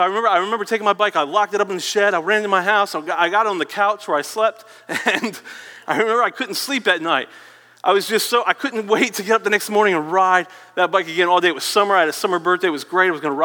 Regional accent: Norfolk, Virginia, United States; I grew up in Norfolk, Virginia.

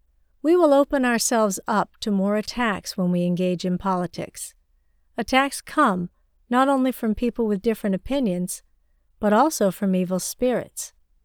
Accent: China; now in United States; I was born and raised in China, and am now a citizen of the United States.

